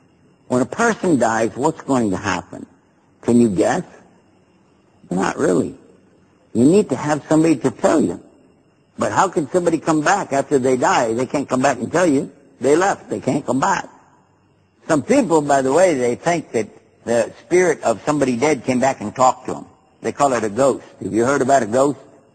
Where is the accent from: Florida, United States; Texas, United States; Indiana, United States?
Texas, United States; In my country, you know I'm from Texas, right?